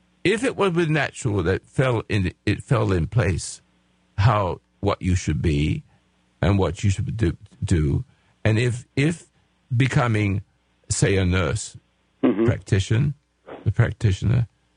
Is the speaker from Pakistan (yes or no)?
no; England, United Kingdom; accent: English; now in Grants Pass, United States; I still got my English accent.